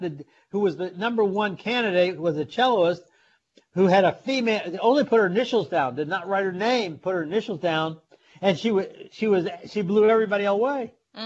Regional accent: St. Louis, Missouri, United States; I grew up in St. Louis, Missouri, years and years ago.

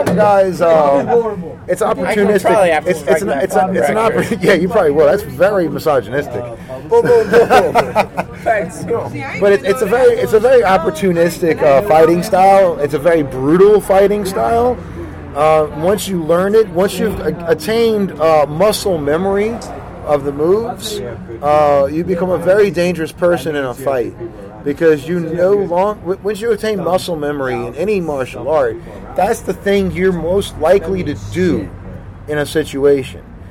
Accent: Chalmette, Louisiana, United States; Because I've been in a million fights. I grew up in Chalmette, dude.

